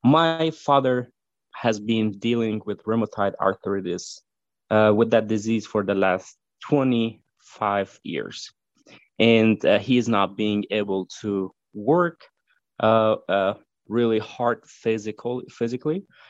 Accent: Kabul, Afghanistan; I was born in 1994 in Kabul.

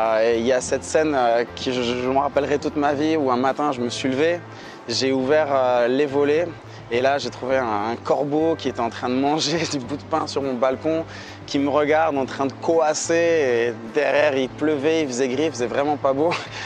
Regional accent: Morocco; moved away as an adult; je suis né, j'ai grandi au Maroc, j'ai passé 19 ans au Maroc, donc je connais parfaitement bien le sujet.

